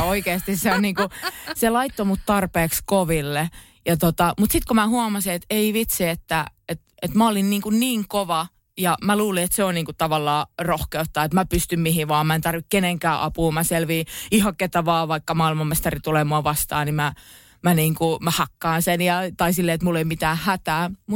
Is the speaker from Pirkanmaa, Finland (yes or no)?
no; Pori, Satakunta, Finland; mä oon muuten Porista.